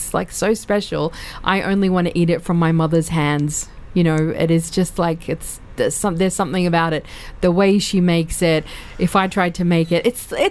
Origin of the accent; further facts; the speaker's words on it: Australia; Nigerian, grew up in England, in the UK. My family's of Iraqi background. We grew up in Australia.